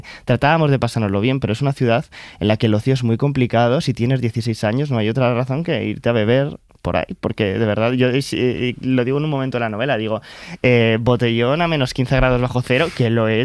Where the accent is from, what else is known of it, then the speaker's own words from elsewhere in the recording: Segovia, Castile and León, Spain; cuando es que pienso en, sobre todo en mi adolescencia en Segovia, me lo imagino siempre gris.